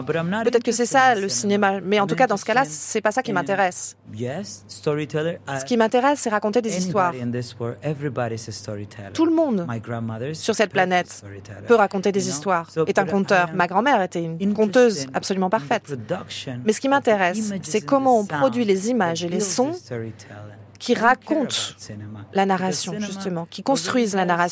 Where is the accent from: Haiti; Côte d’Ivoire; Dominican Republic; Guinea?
Dominican Republic; Moi, je viens de République dominicaine où tout le monde parle tout le temps.